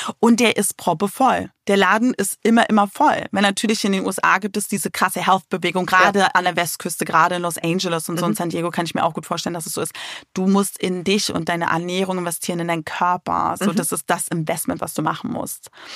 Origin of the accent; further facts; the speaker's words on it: Berlin, Germany; würde ich jetzt als Berlinerin sagen